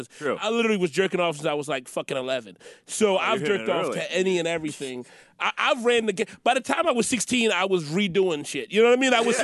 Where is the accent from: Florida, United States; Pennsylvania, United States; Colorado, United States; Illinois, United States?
Pennsylvania, United States; Philadelphia; I'm from South Philly. It's a fucking great city.